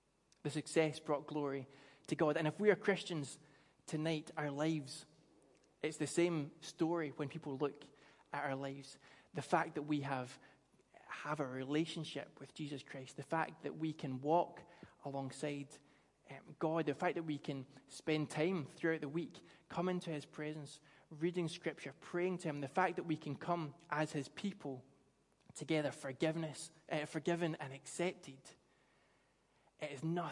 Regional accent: Paisley, Scotland, United Kingdom; I grew up in Paisley. I'm not terribly into football, but I grew up in Paisley when St. Mirren Football Club, who are the local team, were promoted up to the dizzy heights of the Scottish Premier League.

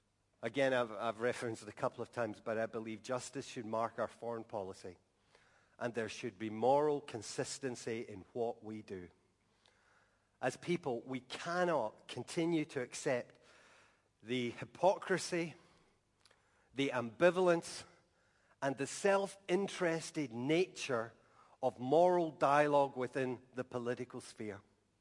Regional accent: Scotland, United Kingdom; And as to a Scottish nation and as a church, we say to this nation, choose this day whom you shall serve.

